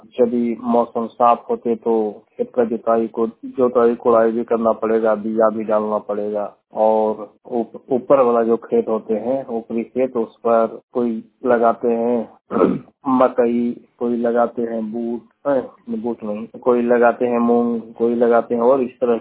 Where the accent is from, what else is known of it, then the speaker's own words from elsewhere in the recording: Hardakol, Jharkhand, India; मैं देवघर जिला के अंतर्गत ग्राम हरदकोल का निवासी हूँ।